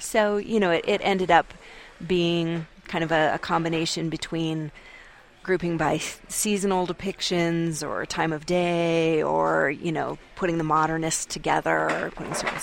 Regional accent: Boise, Idaho, United States; also born or lived in Philadelphia; Well, I'm originally from Boise, Idaho, and I missed living in the mountains and the high desert.

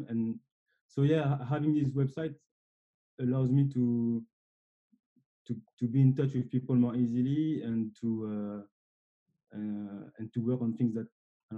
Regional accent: Lille, Hauts-de-France, France; Okay, so I'm from the very north of France, so a city called Lille.

